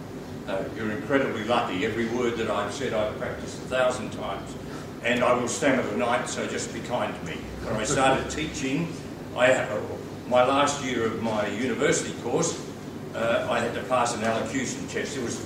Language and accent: English; Echuca, Victoria, Australia; I'm an Anglican. I was raised in Echuca